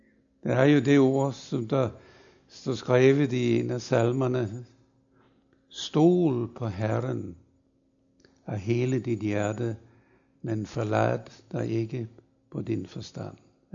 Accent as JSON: {"language": "Danish", "country": "Germany", "second_language": "Danish", "moved": "yes", "lives_now": "Denmark", "said": "Og det har man store problemer med i Tyskland, hvor jeg kommer fra."}